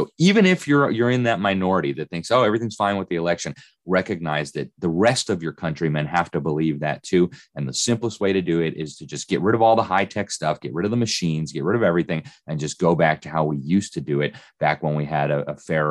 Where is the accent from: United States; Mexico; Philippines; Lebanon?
Mexico; also born or lived in Mexico City; I grew up in Mexico. I spent 7 years in Mexico City